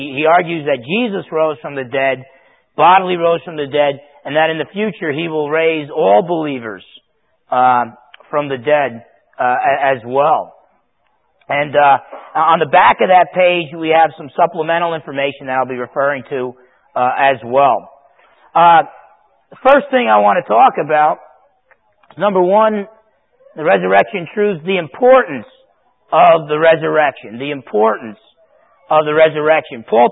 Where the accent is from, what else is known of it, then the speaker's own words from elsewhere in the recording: New Jersey, United States; When I grew up in New Jersey, you know, I was perfectly content to hang out with my buddies on the block